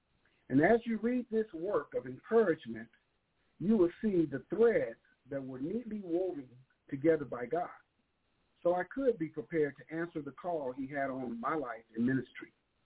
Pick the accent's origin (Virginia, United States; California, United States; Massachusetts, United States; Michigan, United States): California, United States; Los Angeles; born there; I was born in Los Angeles, California at Temple Hospital as … 15th September of 1960 at 3:45 a.m.